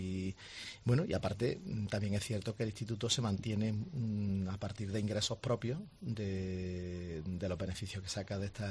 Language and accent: Spanish; Córdoba, Andalusia, Spain; now in Seville, Spain; yo provengo de Córdoba.